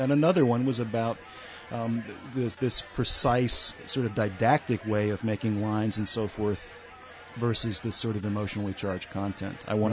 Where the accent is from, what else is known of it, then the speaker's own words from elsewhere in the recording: Louisville, Kentucky, United States; And they all take place in this sort of dream version of the suburban neighborhood I grew up in Louisville.